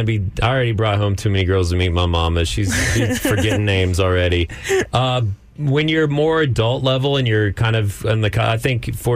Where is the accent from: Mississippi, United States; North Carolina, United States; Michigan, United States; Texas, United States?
Texas, United States; I grew up in Texas. I've gone hunting. I've shot guns.